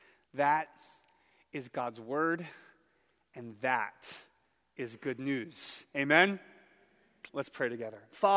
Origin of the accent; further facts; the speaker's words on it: Philadelphia, Pennsylvania, United States; I was catechized for 5 years at Holy Innocence Parish, where I grew up in Juniata Park.